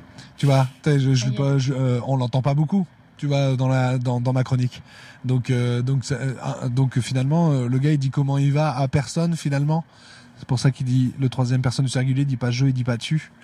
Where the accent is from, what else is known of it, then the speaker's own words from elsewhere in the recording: Lille, Hauts-de-France, France; Moi, je suis lillois.